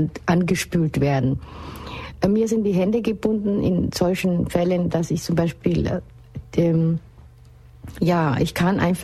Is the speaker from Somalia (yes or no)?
yes; Somalia; bei uns in Somalia ist der Familienverbund unheimlich wichtig.